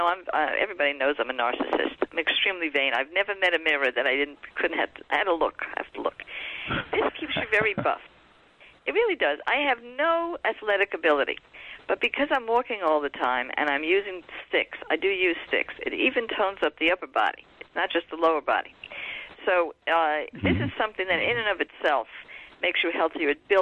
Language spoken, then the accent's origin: English; Brooklyn, New York, United States; I said, "Well, no, I'm from Brooklyn. In Brooklyn, you're a fishitarian."